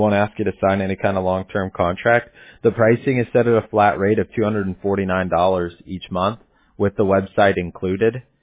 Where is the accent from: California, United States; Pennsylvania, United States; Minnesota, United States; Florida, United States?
California, United States; Huntington Beach; also born or lived in Santa Ana; I'm from Huntington Beach, born in Santa Ana because I didn't have a hospital to be born at, but I was raised in Huntington Beach.